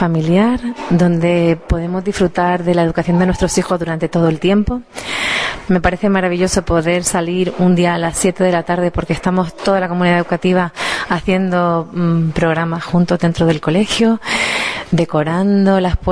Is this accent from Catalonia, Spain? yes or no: no; Canary Islands, Spain; accent: Canarian; Yo soy nueva en el barrio porque, si no lo he notado por el acento, soy canaria.